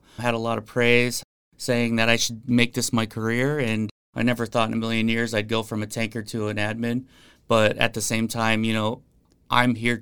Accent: Yuma, Arizona, United States; also born or lived in Glendale, Arizona; Yep, I was born and raised here in Yuma, Arizona. I went to Cibola High School for 3 years, where I was technically 4-year letterman, but I had to move my senior year in high school to Glendale, Arizona, where I attended Ironwood High School

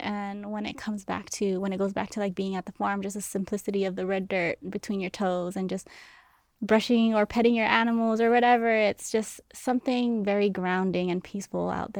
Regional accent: Hawaii, United States; moved away as an adult; now in Guam; Yes. Yeah, so born and raised in Hawaii, developed my career in Guam.

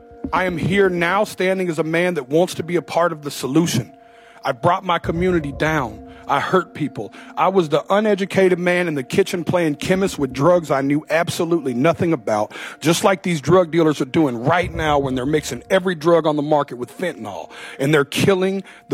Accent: Nashville, Tennessee, United States; I'm from Nashville, Tennessee.

